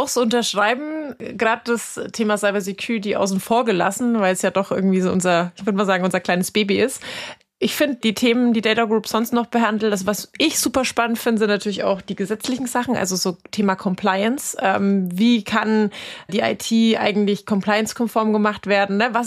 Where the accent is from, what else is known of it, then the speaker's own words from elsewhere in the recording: Bavaria, Germany; born there; moved away as an adult; Ich komme auch gebürtig, wie man so schön sagt, aus dem Frankenland. Mich hat's dann auch nach dem Studium in den Norden verschlagen und wohne schon seit mittlerweile knapp 10 Jahren hier im Norden